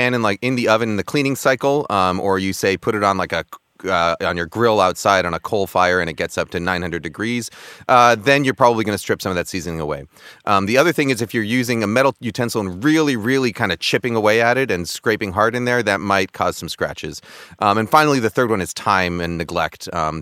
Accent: East Coast, United States; I was, you know, born and raised in the East Coast. Maybe this is my East Coast bias showing.

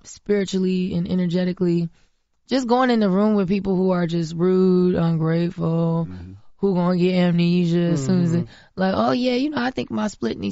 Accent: Florida, United States; born or raised there

